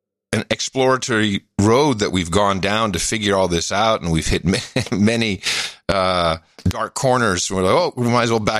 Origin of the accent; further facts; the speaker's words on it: Amsterdam, North Holland, Netherlands; No, I grew up in Amsterdam, man.